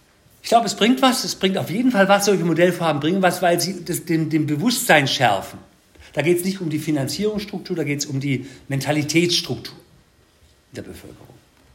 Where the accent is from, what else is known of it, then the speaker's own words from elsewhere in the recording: East Germany, Germany; ich bin ja auch Ossi-Beamter und der Name … ist kein italienischer Name, sondern ein polnischer, also ich bin ein echter Ossi.